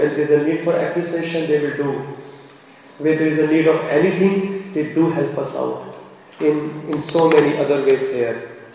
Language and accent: English; India; Most of us, we are from India and some are from other part of the world. We came as a student here